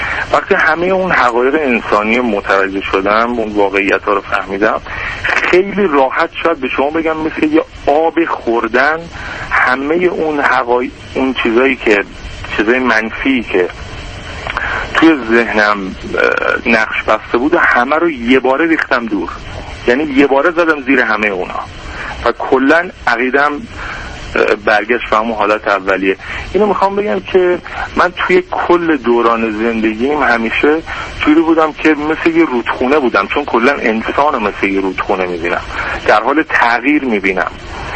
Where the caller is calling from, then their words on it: Iran; من تو خانواده خیلی روشن فکری بزرگ شدم، از ایران تماس میگیرم خدمتتون. توی سن 20 سالگی 25 سال دارم.